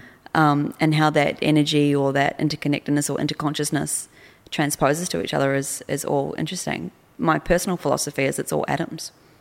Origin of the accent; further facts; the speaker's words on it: New Zealand; Well, I'm from New Zealand. Our history is what, 130 years old at best?